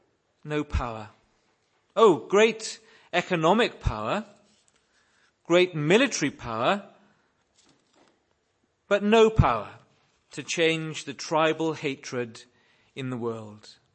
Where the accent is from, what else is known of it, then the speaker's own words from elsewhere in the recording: United Kingdom; I'm British. I'm middle class. I'm working class.